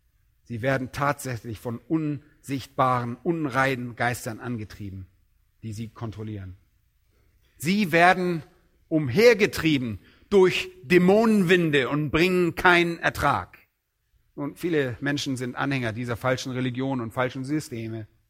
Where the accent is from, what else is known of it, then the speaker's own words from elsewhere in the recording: Berlin, Germany; Nun, als Berliner sind wir nicht gerade so landwirtschaftlich geprägt.